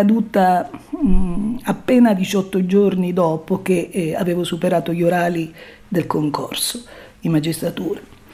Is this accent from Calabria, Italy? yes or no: yes; Calabria, Italy; da calabrese testarda